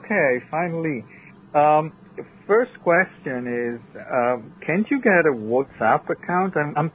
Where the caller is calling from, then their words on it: New York City, New York, United States; Funny enough, from New York City.